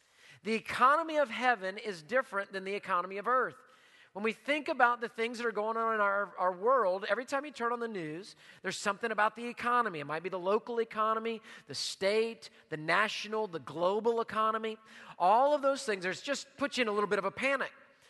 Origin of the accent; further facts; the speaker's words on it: Houston, Texas, United States; Now you're from Houston? I'm from Houston.